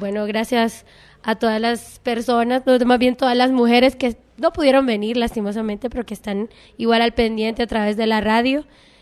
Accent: Honduras; soy de Honduras y en Honduras pues lo que tratamos de hacer es un boletín

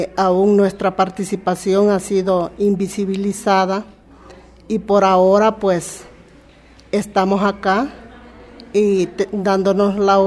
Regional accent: Santa Marta, Cabañas, El Salvador; Vengo de una comunidad Santa Marta de El Salvador, en el departamento de Cabañas, municipio de Victoria, fronterizo con Honduras.

